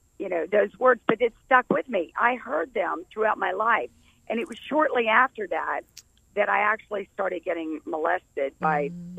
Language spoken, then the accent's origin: English; Atlanta, Georgia, United States; I grew up in Atlanta, but I spent a lot of my time at my grandmother's in Alabama.